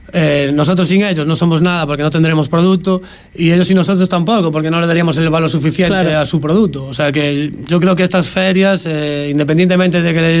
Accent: Galicia, Spain; En mi caso, siendo gallego

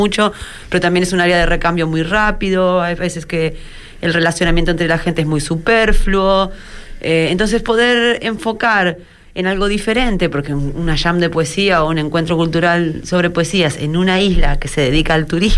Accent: Argentina; moved away as an adult; also born or lived in Brazil; Yo soy argentina, viví mis últimos 10 años en Brasil

